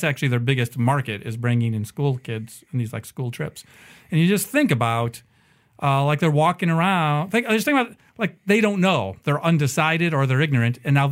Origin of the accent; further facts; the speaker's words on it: Louisville, Kentucky, United States; Well, so I'm originally from Louisville.